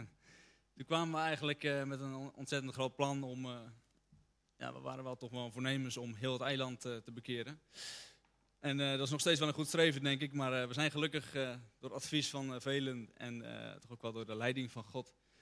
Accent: Dirksland, South Holland, Netherlands; Ik kom uit Dirksland, 21 jaar. En ik ben eigenlijk anderhalf jaar geleden tot levend geloof gekomen in de Heer Jezus.

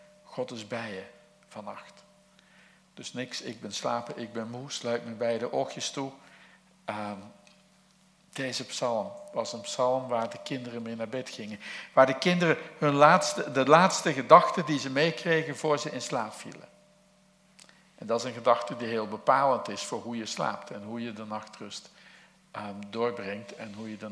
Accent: Zeeland, Netherlands; Toen werd ik eraan herinnerd dat ik uit Zeeland kwam, van een exotisch eiland.

